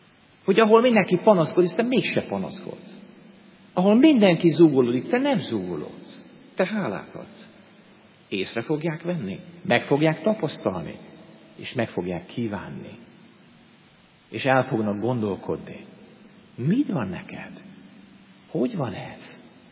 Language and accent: Hungarian; Hungary; Végtelen hála van a szívemben, hogy magyar vagyok, hogy itt élhetek a hazámban.